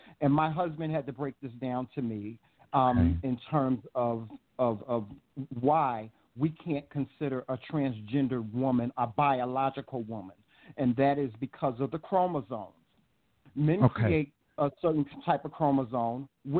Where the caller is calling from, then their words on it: Rome, New York, United States; I'm calling you from Rome, New York.